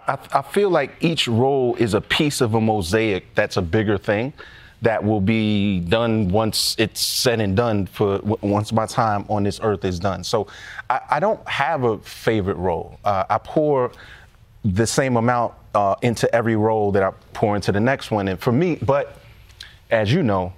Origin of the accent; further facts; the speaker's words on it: New York, United States; because we're born and raised in New York, right.